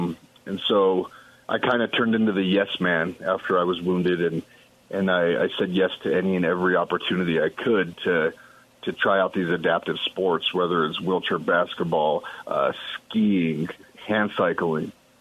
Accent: Denver, Colorado, United States; Oh, yeah. Yeah, born and raised in Colorado. Only time I spent away from home was my time in the Marine Corps.

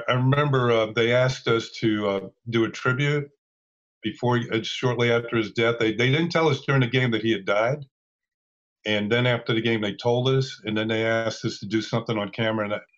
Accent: Mount Vernon, United States; I was from Mount Vernon, so I stayed with my parents.

